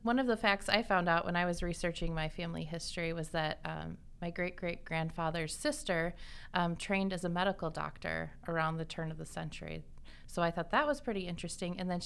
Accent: Indiana, United States; We're both from LaPorte County.

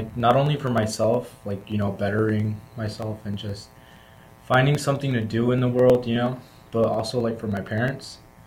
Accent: South Sioux City, Nebraska, United States; I'm a freshman here at Morningside, and I'm from South Sioux City. That's right here in the community.

